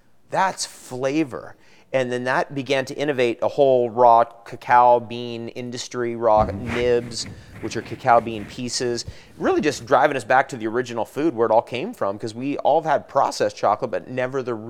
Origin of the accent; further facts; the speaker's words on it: New Jersey, United States; moved away; I'm originally from the East Coast. My parents are medical doctors. I'm from the Jersey Shore, actually.